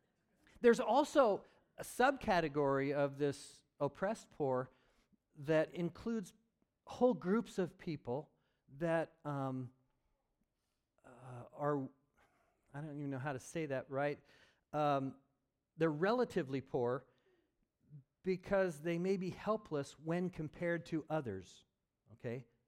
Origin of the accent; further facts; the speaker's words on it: Oregon, United States; My hometown is a little town, 10,000 people, farming community, really healthy, wholesome, just a very good place to grow up. And it was in Oregon.